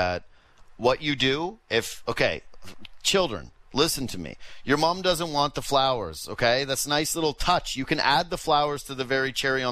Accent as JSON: {"language": "English", "country": "Canada", "said": "I'm Canadian, so no."}